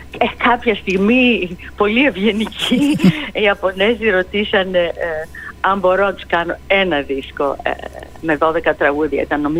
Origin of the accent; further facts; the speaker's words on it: Greece; χαίρομαι βέβαια ειδικά που θα είμαι στην πατρίδα μου και στο Ηρώδιο στις 6 Σεπτεμβρίου για να τραγουδήσω